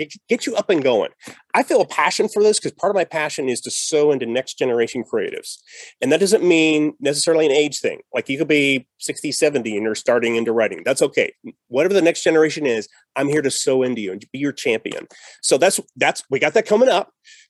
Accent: the South, United States; I can do the Southern thing too because I came from the South as well.

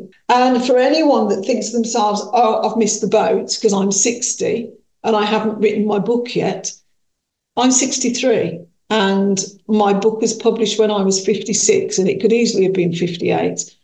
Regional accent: Birmingham, West Midlands, United Kingdom; I am African Caribbean, I am Irish, I am British, I am an adopted mother, I am a tennis fan, I am a Brummie completely, and even in Brummie circles, I'm a Moseley Brummie

